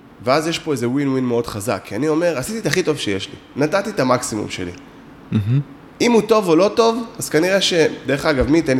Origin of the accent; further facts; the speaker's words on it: Haifa District, Israel; גדלתי בקריות, בסדר? עכשיו, לא משהו, הקריות זה מקום רע, כן?